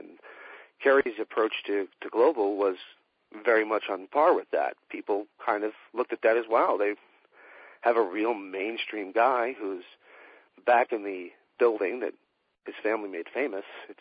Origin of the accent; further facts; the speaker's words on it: New Jersey, United States; now in Arizona, United States; other than where I'm at now in Arizona or where I grew up in New Jersey, it would be Dallas.